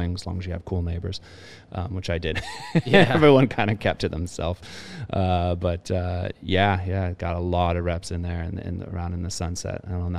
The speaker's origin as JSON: {"language": "English", "town": "Half Moon Bay", "region": "California", "country": "United States", "tie": "born or raised there", "said": "I was always kind of looking down in my hometown here in Half Moon Bay."}